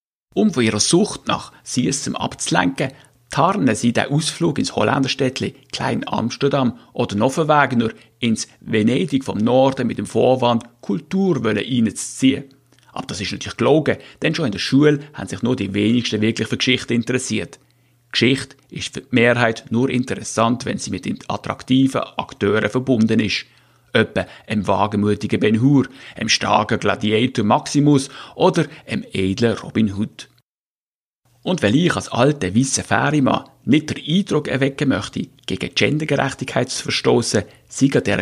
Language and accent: German; Switzerland; also born or lived in Munich; Als Schweizer mit langer Münchner Vergangenheit kann man im Land zwischen den zwei Meeren einige Sachen nicht verstehen.